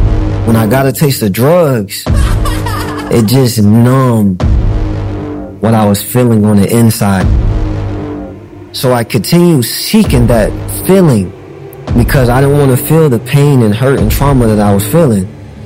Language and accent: English; Jacksonville, Florida, United States; I said, I'm from Jacksonville. I'm from Florida.